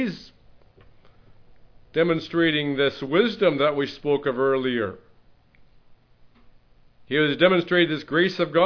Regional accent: Pacific Northwest, United States; Growing up in the Northwest, you get three or four cars of, you know, teenagers, and off you go together on some adventure.

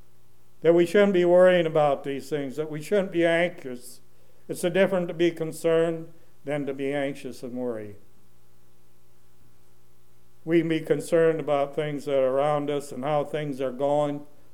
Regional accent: Tri-Cities, Washington, United States; I come from the Tri-Cities, and we grow enough stuff there to feed a big portion of the world.

